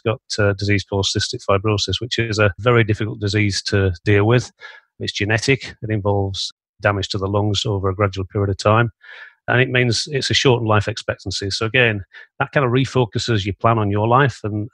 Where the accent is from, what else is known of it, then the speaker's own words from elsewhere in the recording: Yorkshire and the Humber, United Kingdom; I'm a Yorkshireman, you know, and I don't like the idea of money sat there.